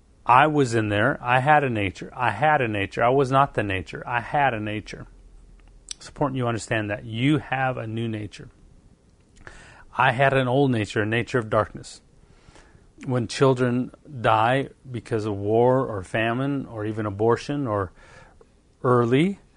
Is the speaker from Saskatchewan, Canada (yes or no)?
no; Penticton, British Columbia, Canada; born there; I was born in Penticton, B.C. I was born 2 months early, 7 months.